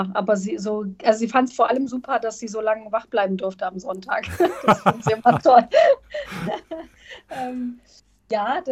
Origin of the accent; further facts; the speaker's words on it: Sarajevo, Federation of Bosnia and Herzegovina, Bosnia & Herzegovina; moved away; zurück nach Sarajevo kehren, meine Geburtsstadt und auch die Stadt, wo ich meine Kindheit verbracht habe, wo ich mich sehr wohl gefühlt habe